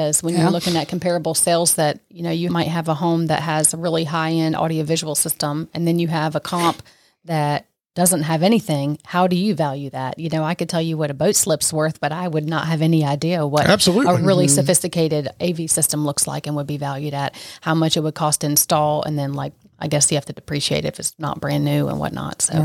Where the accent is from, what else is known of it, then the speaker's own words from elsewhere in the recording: Mooresville, North Carolina, United States; I am from Mooresville. And so the 28115 has definitely a special place in my heart for sure.